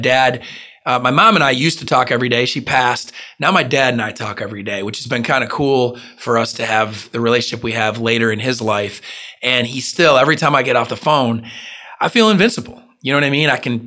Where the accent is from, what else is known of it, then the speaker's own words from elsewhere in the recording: New York, United States; there's hardly any Italians in Alabama, or at least not as many as I'm used to growing up in New York